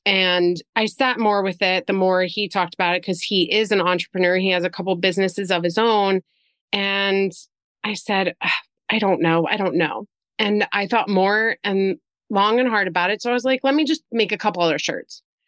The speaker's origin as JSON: {"language": "English", "region": "Pennsylvania", "country": "United States", "tie": "born or raised there", "said": "even going back to my hometown of Schuylkill County."}